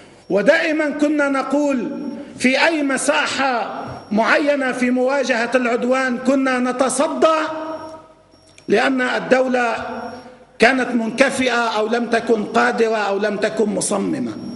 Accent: Lebanon

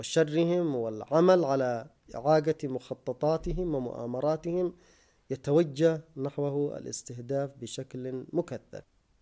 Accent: Yemen; وهذا ما حصل عندنا في اليمن عندما اتجه شعبنا على هذا الأساس

